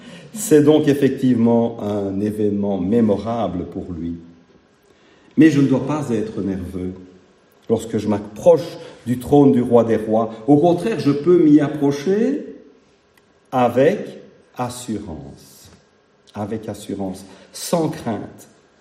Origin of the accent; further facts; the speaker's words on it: Belgium; born there; Je suis né en Belgique, j'ai payé mes impôts et j'en ai payé ma part.